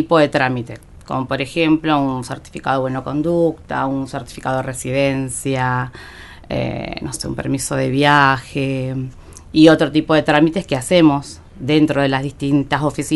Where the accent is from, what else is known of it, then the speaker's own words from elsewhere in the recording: Tierra del Fuego, Argentina; Por ejemplo, yo que soy nativa de acá, si quiero justificar mi residencia